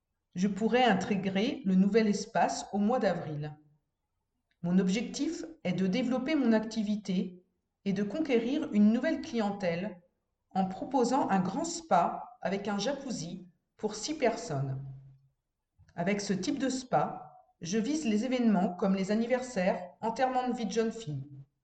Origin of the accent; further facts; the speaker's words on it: Languidic, Brittany, France; Je suis originaire de Languidic. J'y ai encore mes parents, mes amis, un grand-père qui a été commerçant.